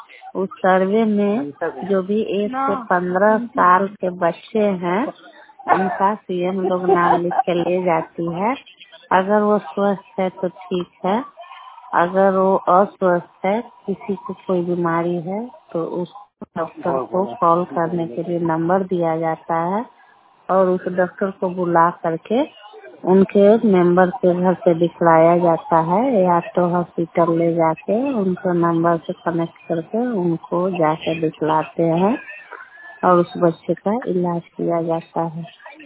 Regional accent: Bihar, India; मैं गुरमिया घटारो पंचायत की निवासी हूँ

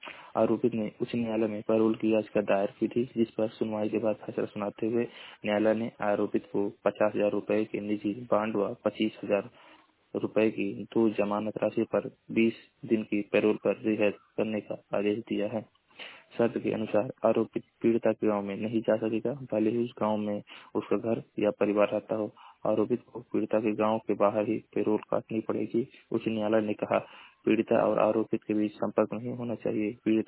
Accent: Maharajganj, Uttar Pradesh, India; मैं जिला महाराजगंज का निवासी हूँ।

